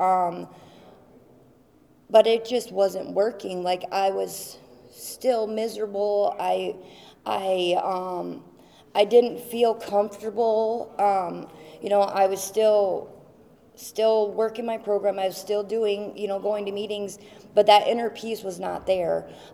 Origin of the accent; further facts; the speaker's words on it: Rockford, Illinois, United States; I'm from Illinois, from Rockford, Illinois.